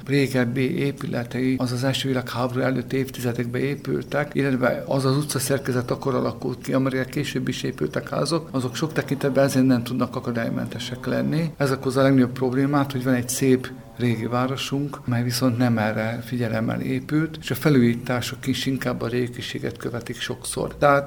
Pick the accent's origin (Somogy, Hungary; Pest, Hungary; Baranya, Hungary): Somogy, Hungary; Iharosberény; én Ihasberényben egy faluban, egy palacsában nőttem fel, anyám pedagógus volt, mindenki más földművelésből